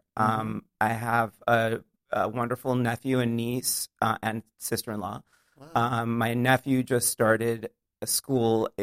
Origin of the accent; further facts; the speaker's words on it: New York, United States; now in Los Angeles, United States; No, I grew up in New York in the suburbs outside of the city.